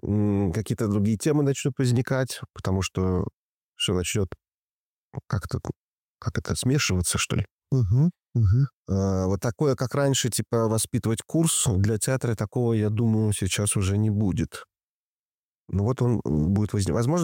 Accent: Latvia; moved away as an adult; Вырос я в Латвии, но поехал учиться и профессию там получил.

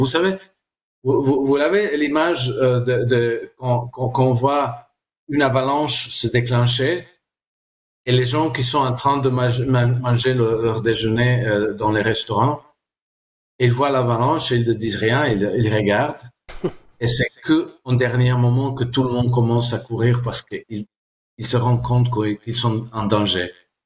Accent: Croatia; French is a second language; Moi je viens de la Croatie, en Yougoslavie, on a eu une hyperinflation.

